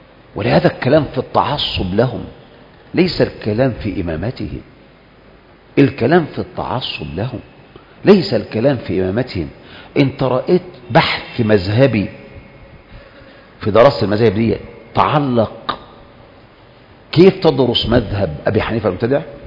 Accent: Syria; مثل المثل عندنا في سوريا، راوح مكانك، مكانك راوح

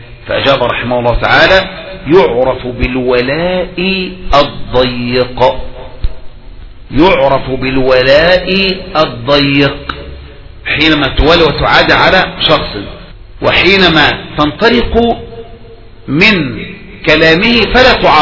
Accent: Egypt; وأن هذا حزب من أشد الأحزاب الموجودة عندنا في مصر

